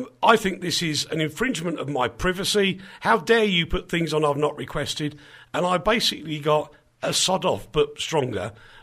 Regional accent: England, United Kingdom; In the other, I just cut and paste, can't read it, I'm English, can't speak Slovak.

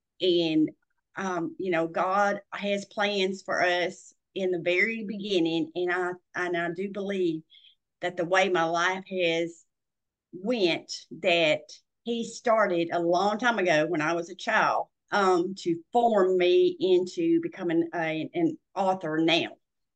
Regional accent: Tennessee, United States; I am originally from Middle Tennessee, and I grew up on a farm. As a child, I played in the barn and all that stuff.

